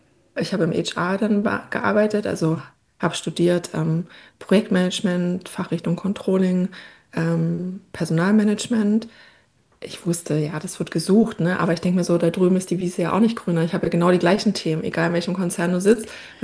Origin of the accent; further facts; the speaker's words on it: Brandenburg, Germany; ich will wieder zurück in meine Heimat, in den Spreewald, ins Dorf